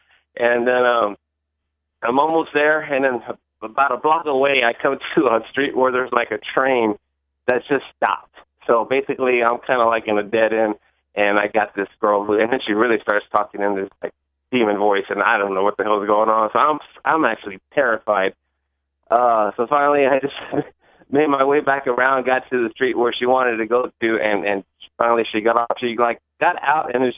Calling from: San Antonio, Texas, United States; in San Antonio.

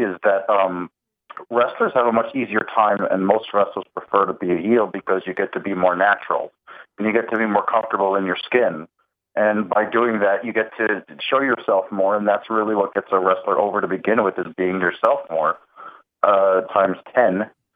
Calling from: New Jersey, United States; in New Jersey.

